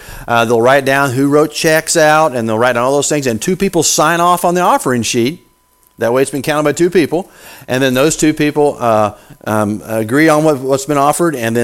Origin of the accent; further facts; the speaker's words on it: Edina, Missouri, United States; there was a haunted house literally right down the road from where I was growing up in Edina, Missouri. Edina, Missouri. Anybody ever been to Edina? That's a long ways from here.